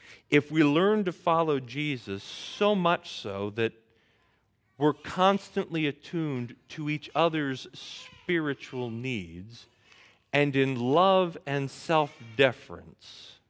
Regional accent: United States; I am not accustomed to living that way because I'm an American. I was brought up in a culture where we value deeply individual freedom and individual freedom of expression.

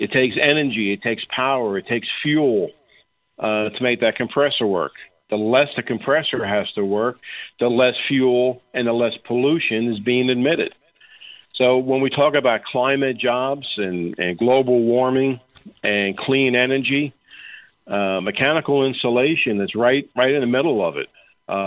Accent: United States; Hey, I'm an American like everybody else.

